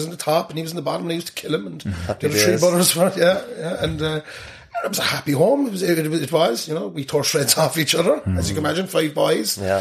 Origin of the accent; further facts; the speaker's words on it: Ballincollig, Munster, Ireland; I was brought up in Ballincollig. I'm the fourth youngest of five boys. We came out of a three-bedroom semi in Rosewood in Ballincollig.